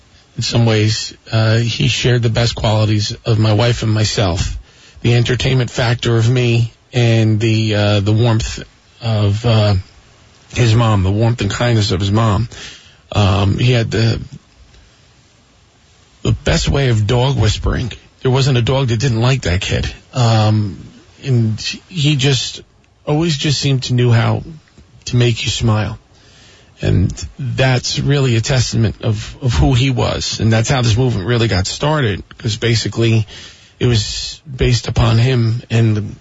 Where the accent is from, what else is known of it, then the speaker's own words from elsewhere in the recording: West Orange, New Jersey, United States; I grew up in West Orange, New Jersey. I live in Mount Arlington.